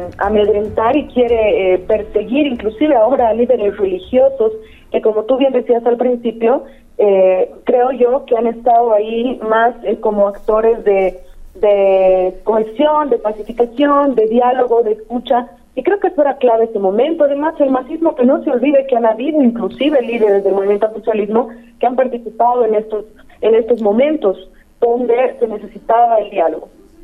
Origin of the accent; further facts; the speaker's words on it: Bolivia; soy una mujer boliviana que ha estado estos días también firme ante la lucha